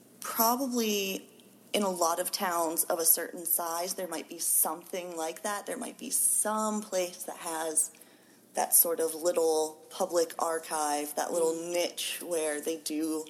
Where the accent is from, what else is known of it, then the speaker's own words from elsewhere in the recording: West Virginia, United States; I'm from West Virginia originally, and so I have a friend back there who we work on some zines together.